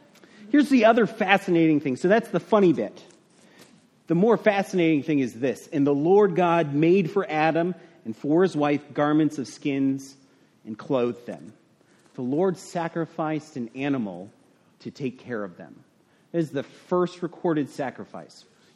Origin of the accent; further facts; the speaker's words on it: Ireland; and as an Irish person, I understand the guilt.